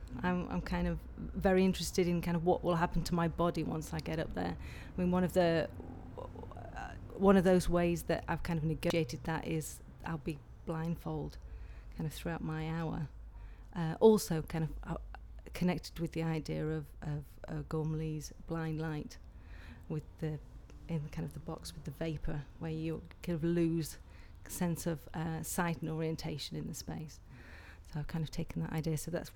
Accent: South West England, United Kingdom; My age is 36. And I'm from Devon.

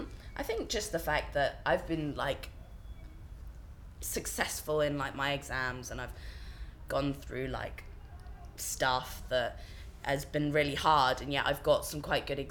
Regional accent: Milton Abbot, South West England, United Kingdom; also born or lived in North Yorkshire; Well, I was born in North Yorkshire, but I grew up in in a little village called Milton Abbott, which is near Tavistock in Devon. And I've lived around Tavistock pretty much my whole life, moving from here to there like quite often. Now I'm kind of centred in Tavi

